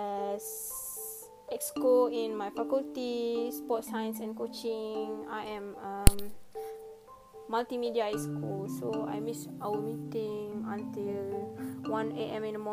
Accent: Malaysia; because at my hometown, Rauk, there's no Subway here

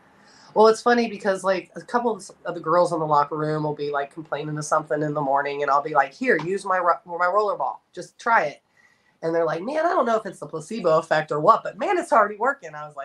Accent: Cincinnati, Ohio, United States; this weekend my son got married, and I had to go home to Cincinnati and get him married off.

